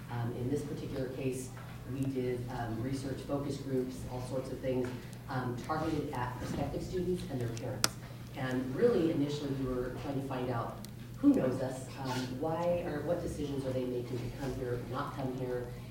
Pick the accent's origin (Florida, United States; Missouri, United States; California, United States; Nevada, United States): Nevada, United States; I was a former student athlete, born and raised in Nevada.